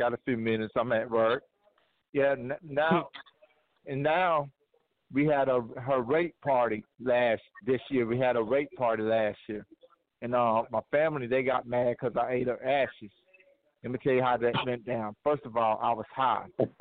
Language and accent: English; Jacksonville, Florida, United States; Jacksonville, Florida. Duval.